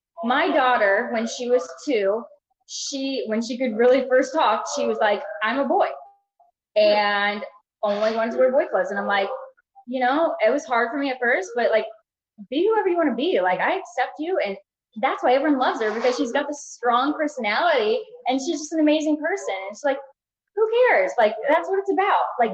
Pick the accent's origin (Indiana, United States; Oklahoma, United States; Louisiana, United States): Indiana, United States; Zionsville; So, I'm from Indiana. Zionsville, Indiana.